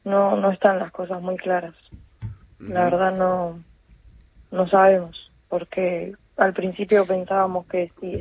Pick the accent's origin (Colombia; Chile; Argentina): Argentina; Comodoro Rivadavia, Chubut; Nosotros somos de Comodoro Rivadavia.